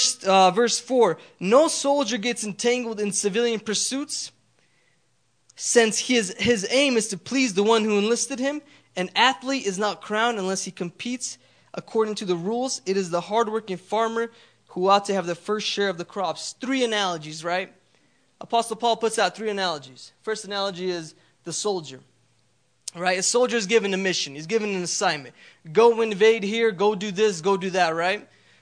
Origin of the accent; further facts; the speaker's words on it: Idaho, United States; You know, when we look at farmers, I'm from Idaho. Anybody ever been to Idaho?